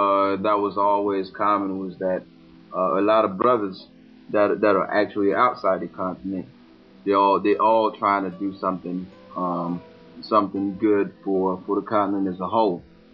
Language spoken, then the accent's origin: English; Tallahassee, Florida, United States; also born or lived in Douala, Cameroon; My mom was born in this town called Douala, and I grew up pretty much between here and there. Here I grew up in Tallahassee, Florida, and I've been to Douala.